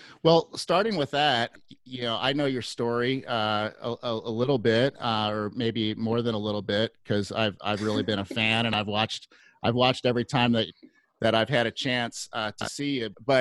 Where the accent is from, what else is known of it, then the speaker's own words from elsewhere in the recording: Cincinnati, Ohio, United States; I'm actually from Cincinnati originally.